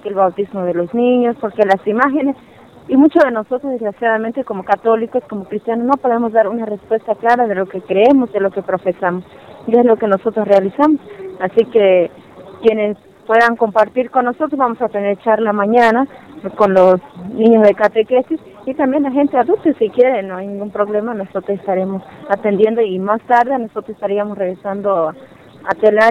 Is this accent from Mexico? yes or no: yes; Mexico; en mi país, a lo que es México